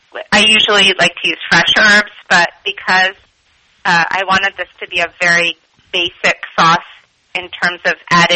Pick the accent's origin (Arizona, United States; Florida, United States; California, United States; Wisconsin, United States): California, United States; Los Angeles; I thought about my background, and I'm from Los Angeles, California, which the history of that is actually more Mexican, Hispanic, Asian.